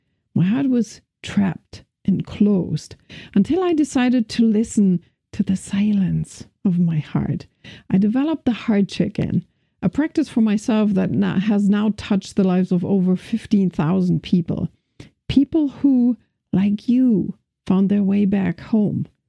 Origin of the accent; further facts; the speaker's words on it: Germany; first language German; English is a second language; I'm from Germany, he's from Canada. My English is okay, but he doesn't speak any German.